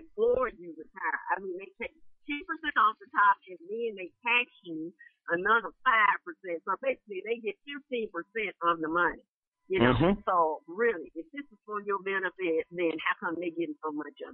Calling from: Dallas, Texas, United States; Hey, Dave. This is … from Dallas, Texas.

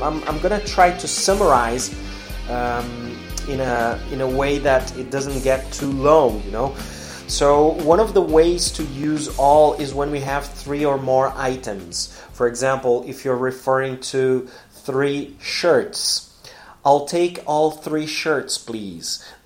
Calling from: Porto Alegre, Rio Grande do Sul, Brazil; English is a second language

